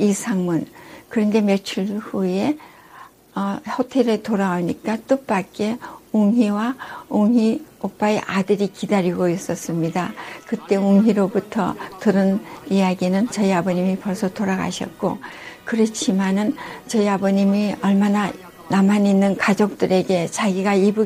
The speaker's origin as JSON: {"language": "Korean", "region": "Manchuria", "country": "China", "tie": "born there", "said": "저는 1940년 음력으로 11월 17일 날 만주의 그 첩첩 산골인 다프차라는 그 독립군의 응거지에서 태어났습니다."}